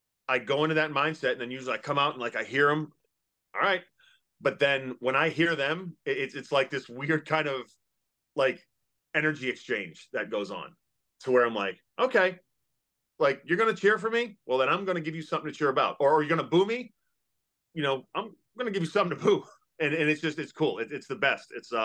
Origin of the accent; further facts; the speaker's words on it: Massachusetts, United States; now in Kentucky, United States; I grew up in Massachusetts. Yeah, I live in Kentucky now, but grew up there